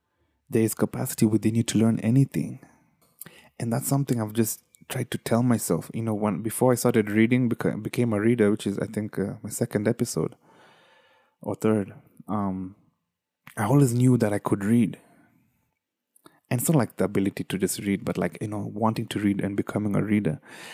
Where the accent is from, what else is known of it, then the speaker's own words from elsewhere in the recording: Kenya; But as a Kenyan, you know, as a third worldian, I just felt like this is another way where I don't limit myself to my locality.